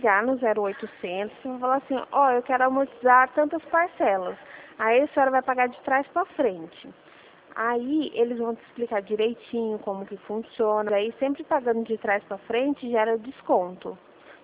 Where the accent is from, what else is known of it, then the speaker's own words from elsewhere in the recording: Rio Claro, São Paulo, Brazil; A cidade? Rio Claro.